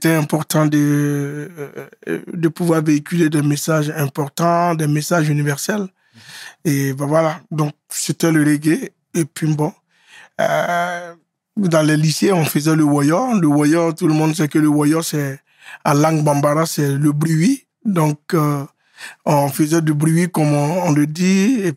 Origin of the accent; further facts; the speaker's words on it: Anoumabo, Abidjan, Côte d’Ivoire; nous on vient d'Anou Mambo. Donc c'est toujours, voilà. Et quand les gens viennent à Abidjan aujourd'hui, ils veulent voir où est Anou Mambo, ou à Numambo, c'est devenu comme un petit site touristique.